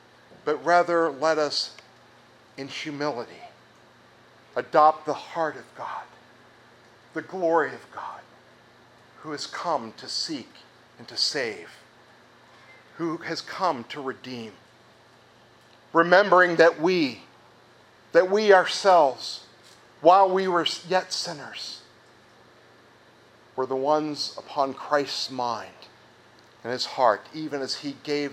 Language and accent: English; Ireland; it had gotten their Irish up, as we Irish would say.